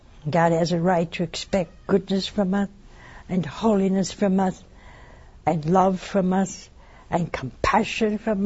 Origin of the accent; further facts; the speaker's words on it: United States; Everybody's going to think I'm Irish, and I'm not. I'm Italian. But I prayed for any other country. They think I was from that country. No, I'm not. I'm an American.